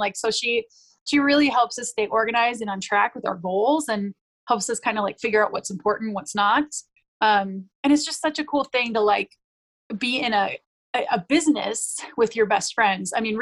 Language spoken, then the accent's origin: English; Minneapolis, Minnesota, United States; And I'm from Minneapolis, which is a little bit more populated.